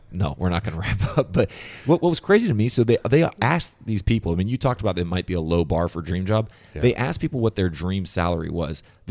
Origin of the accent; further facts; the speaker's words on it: California, United States; No, I mean, look, I'm from California, but yes, I take a lot of shots at it.